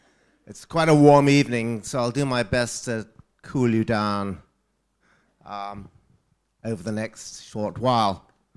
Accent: Brighton, South East England, United Kingdom; when I was a child growing up in Brighton in the 50s and 60s, it was a rather seedy, tatty place.

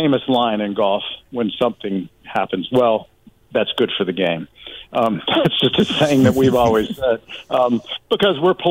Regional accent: Charlotte, North Carolina, United States; So I'm excited to be the captain, and in my home state of Charlotte.

